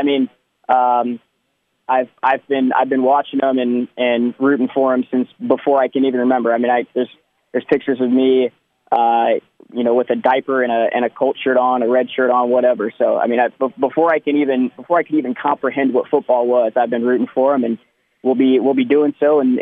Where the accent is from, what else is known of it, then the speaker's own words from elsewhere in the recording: Indianapolis, Indiana, United States; I'm from Indianapolis. I was just telling Caleb off the air. I'm from the east side of Indianapolis, so I went to Warren Central High School.